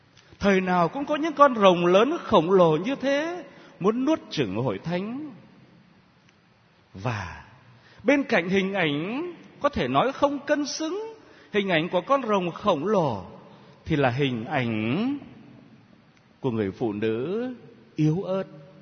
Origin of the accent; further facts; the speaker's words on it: Cái Sắn, Kien Giang, Vietnam; Con sinh ra và lớn lên ở Cái Sắn, cái vùng gọi là Mỏ Cua Bắt Ốc.